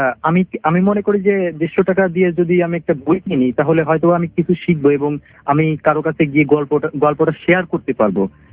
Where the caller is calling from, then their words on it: Faridpur, Dhaka Division, Bangladesh; ফরিদপুর থেকে।